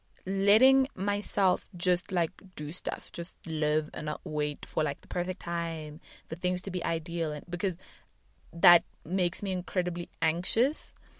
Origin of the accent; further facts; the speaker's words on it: South Africa; accent: South African; My love out for this week goes to the South African constituency and my accent.